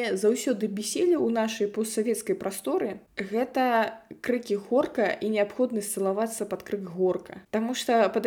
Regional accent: Grodno Region, Belarus; па маёй малой радзіме, значыцца, Ваўкавышчыншчына, Слонімшчыншчына, Бераставічыншчына і Свіслачыншчына

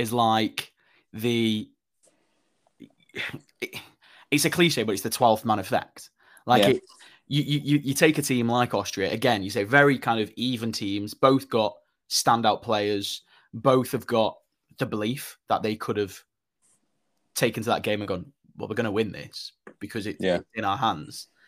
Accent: England, United Kingdom; The Welsh pride is something, as an Englishman, when you look at it, you go, God, I'm so jealous of that.

